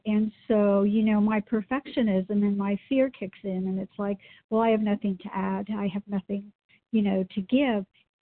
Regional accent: Phoenix, Arizona, United States; I'm a recovering compulsive overeater. I'm from Phoenix, Arizona

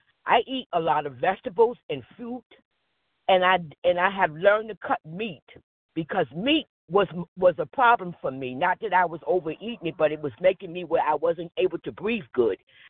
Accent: New Jersey, United States; I'm from New Jersey, Warren County.

